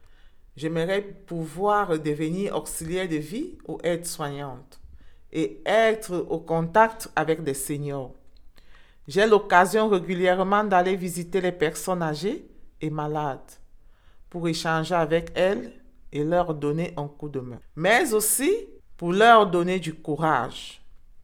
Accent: Cameroon; moved away as an adult; Je suis camerounaise, âgée de 46 ans, mère de deux enfants.

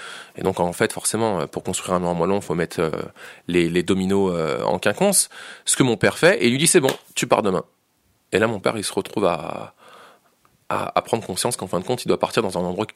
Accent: Bourg-en-Bresse, Auvergne-Rhône-Alpes, France; je suis entre autres vidéaste, je suis de Bourg-en-Bresse.

